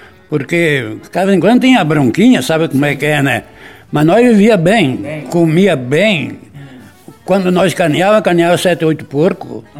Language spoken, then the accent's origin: Portuguese; Itatiba do Sul, Rio Grande do Sul, Brazil; born there; Itatiba do Sul.